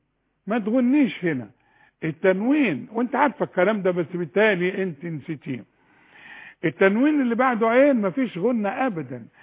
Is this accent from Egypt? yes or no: yes; Sharqia Governorate, Egypt; انا بخاف اقول من الشرقية يقولون انت بعت القطر، وما بريح روحي بقول لهم انا من مصر